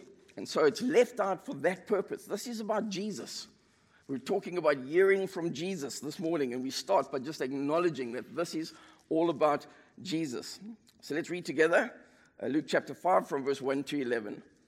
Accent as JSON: {"language": "English", "country": "South Africa", "tie": "born or raised there", "accent": "South African", "said": "I'm the pastor at Mountain View Church. I was born and raised in Africa, so this accent will be a little bit strange to you. South Africans tend to speak quite fast."}